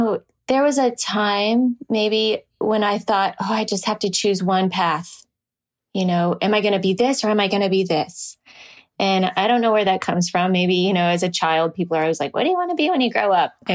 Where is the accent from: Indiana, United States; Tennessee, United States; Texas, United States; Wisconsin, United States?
Tennessee, United States; Nashville; I guess growing up in Nashville, where you see a lot of country music stars, and I just decided, like, I'm not going to seek the spotlight.